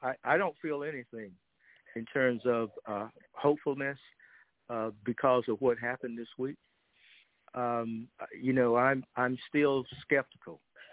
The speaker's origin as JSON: {"language": "English", "region": "Georgia", "country": "United States", "tie": "born or raised there", "said": "what happened in Georgia, in my home state"}